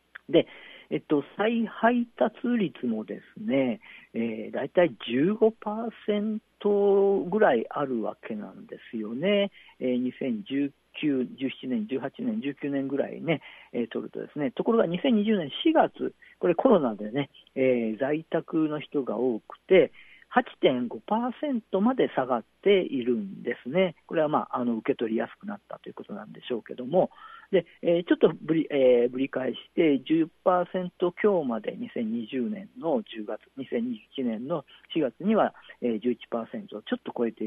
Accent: Kyoto, Japan; 地元京都で行われていることなんですけども、

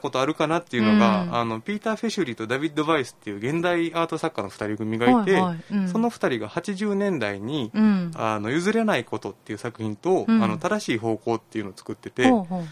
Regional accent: Kansai, Japan; まあ、もちろんそれは自分が関西人やからっていうのもあるんやけど

